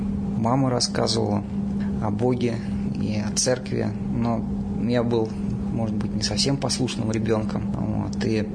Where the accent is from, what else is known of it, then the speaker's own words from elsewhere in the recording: Volgograd, Volgograd Oblast, Russia; now in Yekaterinburg, Russia; Да, это мой родной город.